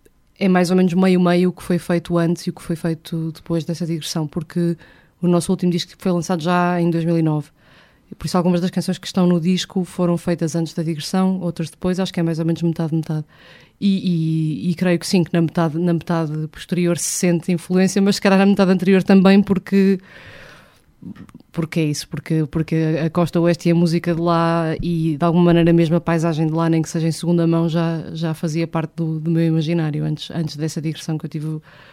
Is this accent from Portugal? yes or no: yes; Porto, Portugal; sou portuense e o Porto é uma cidade que Eu suponho que tenha fado